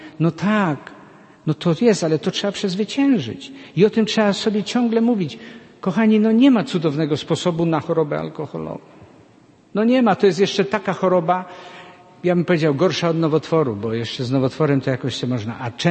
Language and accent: Polish; Greater Poland Voivodeship, Poland; accent: Greater Poland dialect; To ja mówię taką gwarą naszą wielkopolską tutaj, bo też mamy swoją gwarę.